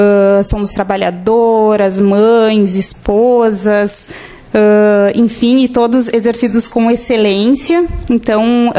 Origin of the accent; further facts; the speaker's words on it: Uruguaiana, Rio Grande do Sul, Brazil; now in Santa Maria, Brazil; mas eu nasci em Uruguaiana, né? E fiz a vida em Santa Maria